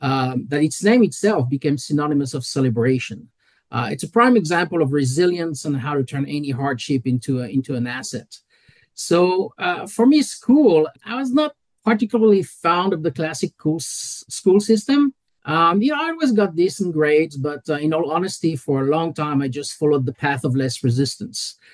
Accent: Grand Est, France; Well, growing up in Champagne, the first answer is it's cold.

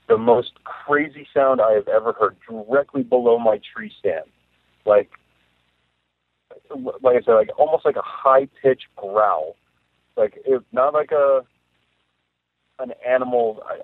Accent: Petersburg, Alaska, United States; I'm from Petersburg, Alaska. That's where I was born and raised.

